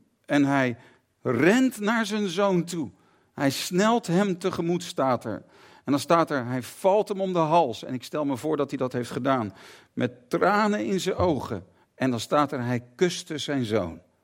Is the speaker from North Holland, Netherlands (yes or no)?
yes; Haarlem, North Holland, Netherlands; En ik had hele goede vrienden in Haarlem en omgeving waar ik ben opgegroeid.